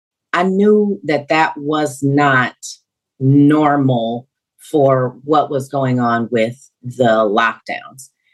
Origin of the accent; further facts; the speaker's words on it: Houston, Texas, United States; solicited the help from some of my relatives, some of my distant relatives that live in my hometown of Houston.